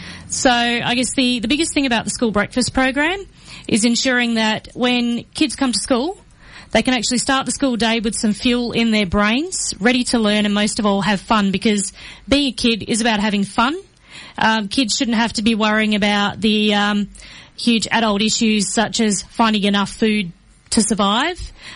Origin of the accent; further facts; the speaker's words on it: Geraldton, Western Australia, Australia; So I grew up in Geraldton, and that's a town about 4.5 hours north of Perth on the WA coast.